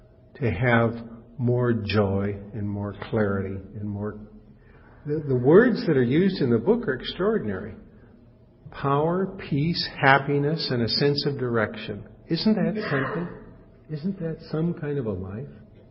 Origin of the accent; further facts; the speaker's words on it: Los Angeles, California, United States; I'm from Los Angeles, and we know about urban insurrection there.